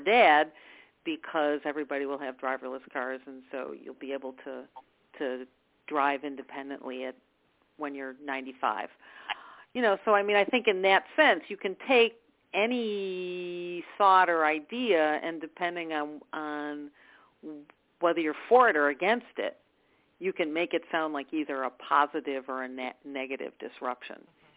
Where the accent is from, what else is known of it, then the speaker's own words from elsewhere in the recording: Rochester, New York, United States; I'm from Rochester, New York, so I know the tale.